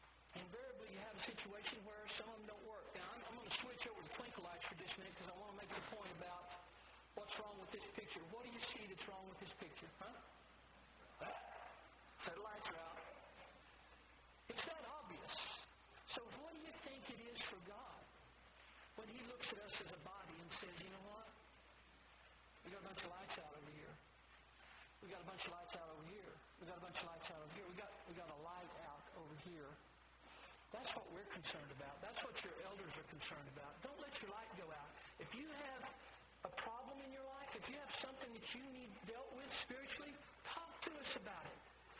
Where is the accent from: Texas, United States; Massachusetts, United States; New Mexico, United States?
New Mexico, United States; I grew up in New Mexico, and I got to go to Carlsbad Caverns more than once.